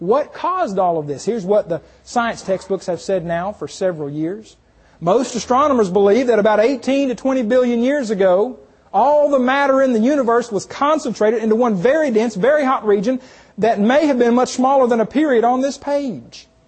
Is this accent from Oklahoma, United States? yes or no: yes; Muskogee, Oklahoma, United States; okay? You ever heard the … song … ? Well, I grew up in Muskogee, Oklahoma.